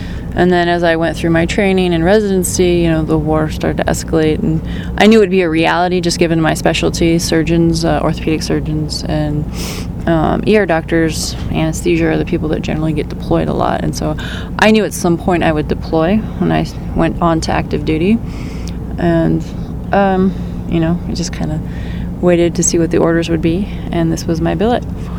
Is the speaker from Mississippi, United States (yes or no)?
no; California, United States; California is home for me.